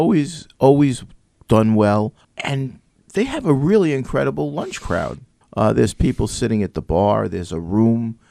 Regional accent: Oceanside, California, United States; My sister is 3 years younger than I, and growing up in Oceanside in the 60s and 70s, she had an Easy Bake oven.

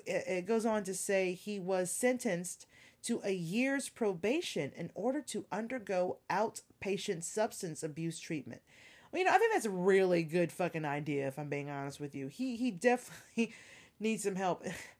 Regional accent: the South, United States; I'm from the South. If I order a sweet tea and you give me unsweetened tea, it's very unpleasant

